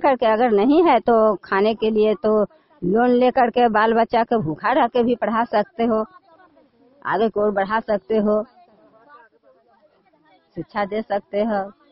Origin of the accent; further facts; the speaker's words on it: Benipur, Bihar, India; बेनीपुर का रहने वाली हूँ।